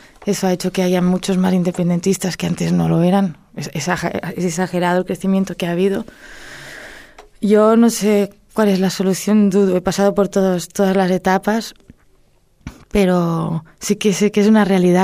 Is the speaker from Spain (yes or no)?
yes; Spain; first language Catalan; Spanish is a second language; Es mi lengua materna, el catalán.